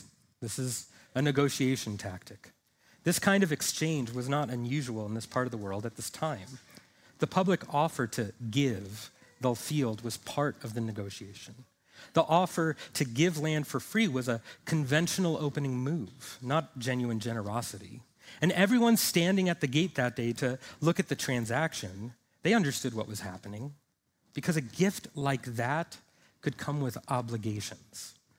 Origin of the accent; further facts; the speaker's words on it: New York, United States; accent: New York; You know, there's my New York accent if you ever wanted to hear it.